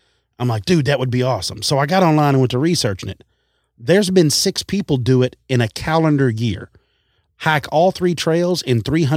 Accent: Texas, United States; Well, I'm from Texas. Of course, I've got to take a handgun.

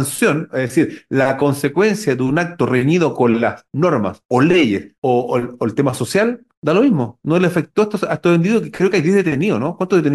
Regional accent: Santiago, Santiago Metropolitan Region, Chile; yo soy de Santiago

